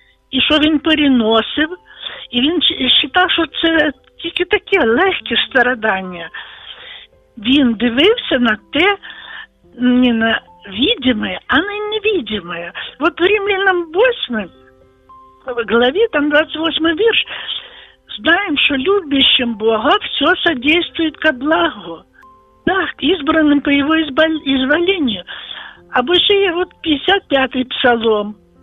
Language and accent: Ukrainian; Volyn Oblast, Ukraine; я з Волині